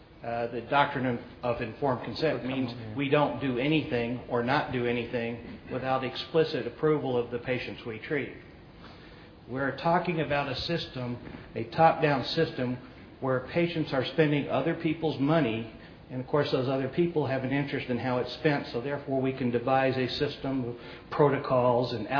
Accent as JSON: {"language": "English", "town": "San Diego", "region": "California", "country": "United States", "said": "I'm from San Diego."}